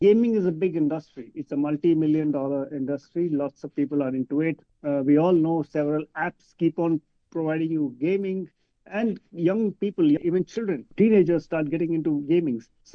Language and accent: English; India; English is a second language; And India has, even from ancient times, we are known from the Gurukul kind of system of study